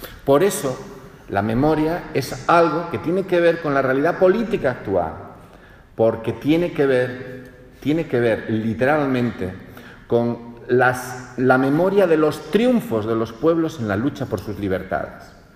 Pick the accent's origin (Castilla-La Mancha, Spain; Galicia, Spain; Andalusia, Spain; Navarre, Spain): Galicia, Spain; bueno, es que yo soy gallego